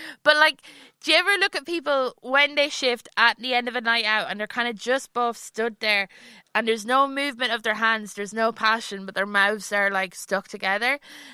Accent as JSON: {"language": "English", "region": "Leinster", "country": "Ireland", "said": "because he was from Offaly and I was from Westmeath. These are two different counties"}